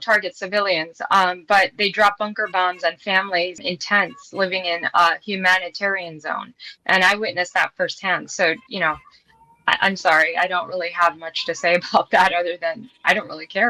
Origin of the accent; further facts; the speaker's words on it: Chicago, Illinois, United States; born or raised there